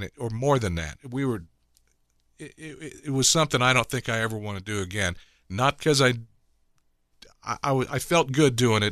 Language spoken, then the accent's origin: English; Los Angeles, California, United States; also born or lived in Claremont / Pomona / Ontario / Laguna Beach; L.A., Los Angeles, I lived in Claremont, Pomona, Ontario. We moved around a little bit, but for the most part. And Laguna Beach is my favorite. I lived in Laguna for a while.